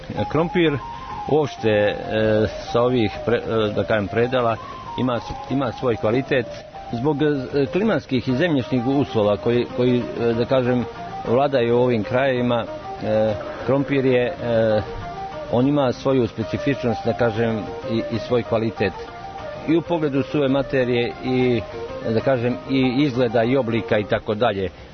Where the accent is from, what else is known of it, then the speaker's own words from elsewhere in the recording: Ivanjica, Šumadija and Western Serbia, Serbia; Pa iz Ivanjice. Rođen sam inače u Katićima, u selo dalje 22 km.